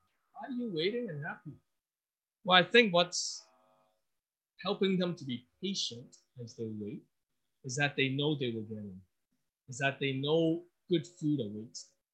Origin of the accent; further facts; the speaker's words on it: Hong Kong; now in Singapore; You know, I grew up in Hong Kong, so waiting is it's something that's not in our vocabulary.